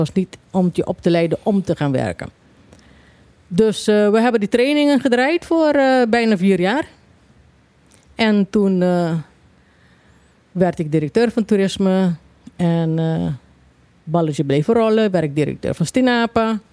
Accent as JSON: {"language": "Dutch", "country": "Caribbean Netherlands", "tie": "born or raised there", "said": "Ik ben geboren op Bonaire. Ik ben opgegroeid in het gebouw waar wij nu zitten met deze programma."}